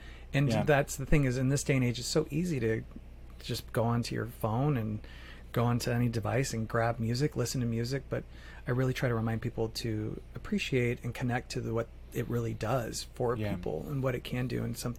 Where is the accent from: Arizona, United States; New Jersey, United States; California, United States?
Arizona, United States; Phoenix; I'm from Phoenix, Arizona. I had no clue about cold winters. I grew up in the Valley of the Sun, the hot desert.